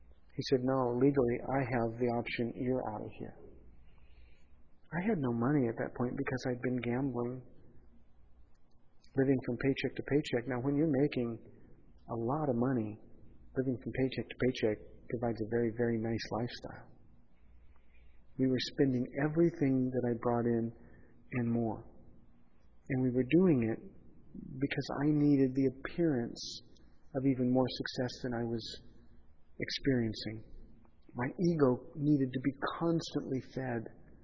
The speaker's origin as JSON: {"language": "English", "town": "Pomona", "region": "California", "country": "United States", "tie": "born or raised there", "said": "Well, the opportunity came close to my hometown of Pomona."}